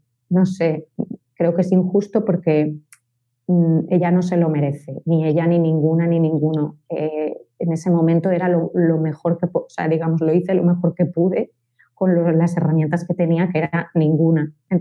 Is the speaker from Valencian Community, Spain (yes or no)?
yes; Valencia, Valencian Community, Spain; me llegaron bastantes historias, no solamente de Valencia, que yo soy de Valencia, sino del resto de España